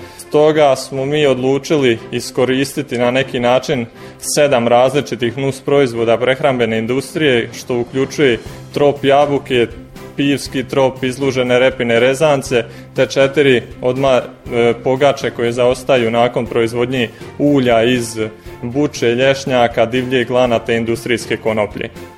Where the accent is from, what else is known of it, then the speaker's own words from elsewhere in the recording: Žepče, Federation of Bosnia and Herzegovina, Bosnia & Herzegovina; moved away as an adult; now in Osijek, Croatia; ja sam inače, dolazim iz Bosne, iz mjesta Žepče i tamo sam završio srednju školu u Katoličkom školskom centru Don Bosco kao učenik generacije, došao tu u Osijek na prehrambeno-tehnološki fakultet